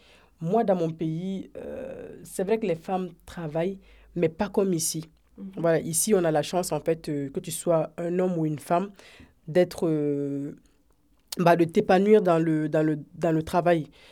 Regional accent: Burkina Faso; now in France; Moi, je suis burkinabé, Afrique de l'Ouest, Burkina Faso.

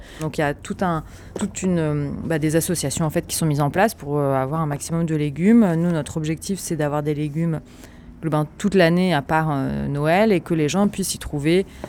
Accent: Nantes, Pays de la Loire, France; je suis nantaise et je suis maraîchère

